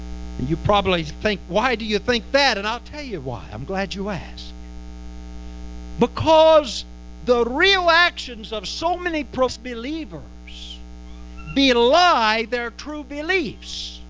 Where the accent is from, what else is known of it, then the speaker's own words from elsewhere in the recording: Texas, United States; now in St. Louis, United States; So I'm Texan by birth. And nearly three decades in St. Louis can't take that out of me. I was born and raised in Texas, and I'll be a Texan till the day I die.